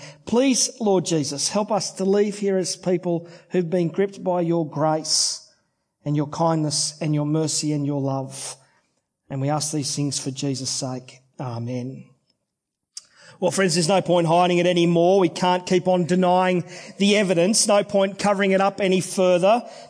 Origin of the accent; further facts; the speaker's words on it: Sydney, New South Wales, Australia; now in Rockhampton, Australia; The Presbyterian Church where I grew up in Sydney's western suburbs is now a pizza and pasta chain.